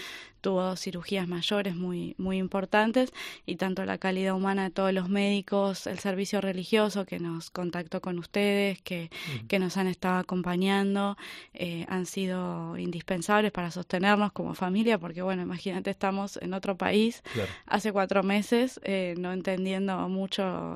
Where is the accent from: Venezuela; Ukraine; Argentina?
Argentina; Soy argentina, lo estoy haciendo en Argentina